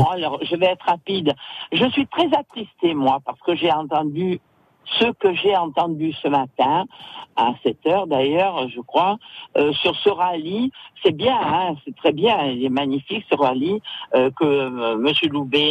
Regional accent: Tunisia; born there; Moi, personnellement, je suis née en Tunisie il y a 74 ans.

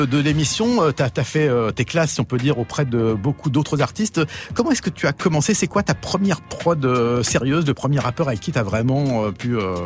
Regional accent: Paris, Île-de-France, France; même si je suis parisien

